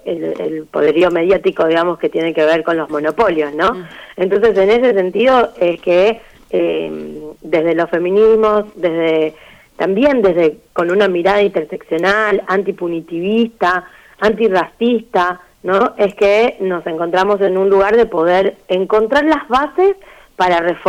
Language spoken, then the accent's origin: Spanish; Tucumán, Argentina; Yo soy tucumana